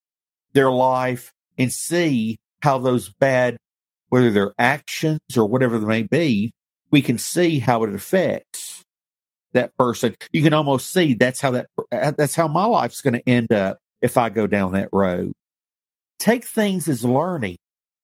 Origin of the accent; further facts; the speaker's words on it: Scotland, United Kingdom; I'm from Scotland.